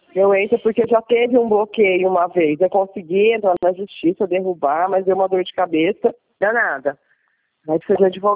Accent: Votuporanga, São Paulo, Brazil; Eu iria para Votuporanga, para minha cidade, nesse final de semana.

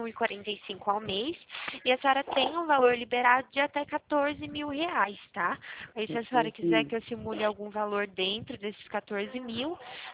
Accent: Araras, São Paulo, Brazil; Eu sou aqui de Araras.

